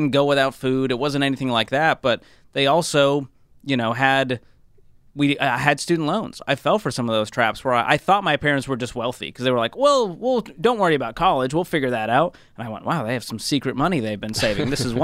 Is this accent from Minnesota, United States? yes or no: no; Boston, Massachusetts, United States; parents are from Egypt and Syria, and they moved to the U.S. in the 80s and had my brother, and then I was born in Boston. And so I grew up in, like, a weird little Arabic Baptist bubble.